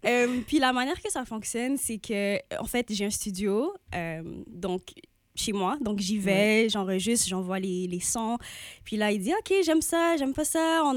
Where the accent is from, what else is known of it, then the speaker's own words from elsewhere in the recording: Montreal, Quebec, Canada; le fait que j'ai grandi à Montréal, ça fait en sorte que autour de moi, c'était beaucoup de culture